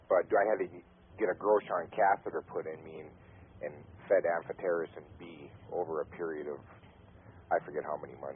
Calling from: Michigan, United States; Upper Michigan.

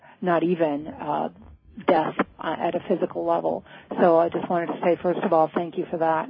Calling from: Florida, United States; I'm calling you from Florida.

